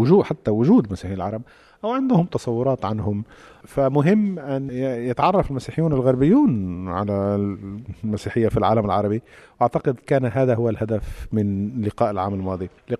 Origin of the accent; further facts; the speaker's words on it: Lebanon; أنا مسيحي لكني لبناني، أنا لبناني لكني أيضا عربي، أنا عربي لكني أيضا أنتمي إلى العالم.